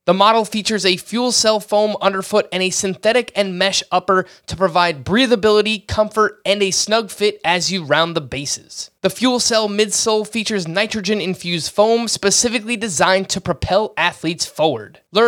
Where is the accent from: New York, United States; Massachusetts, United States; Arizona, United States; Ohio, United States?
New York, United States; New York City; I'm from New York, so I feel